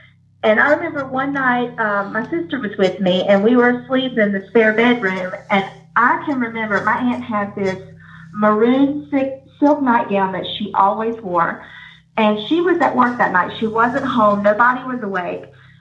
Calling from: Alabama, United States; I'm calling from Alabama.

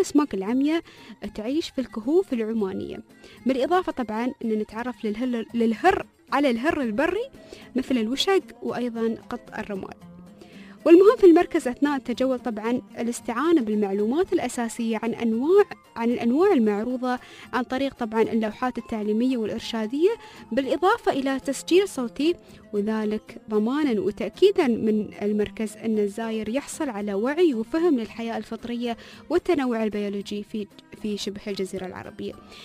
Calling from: Kuwait; وأنا أتابعكم من الكويت

